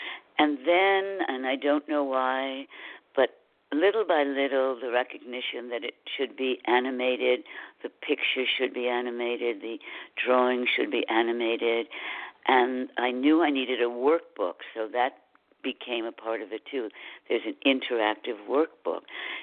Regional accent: New Haven, Connecticut, United States; And I grew up in New Haven, and somebody at Yale had written a very strong book about you've created your disease.

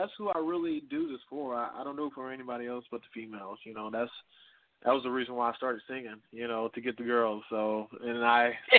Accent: Henderson, Kentucky, United States; also born or lived in Evansville, Indiana; Yeah, I was born in Evansville, Indiana. I'm from Henderson, So I've been, I went to school in Henderson from K-12, you know what I'm saying, all the way through.

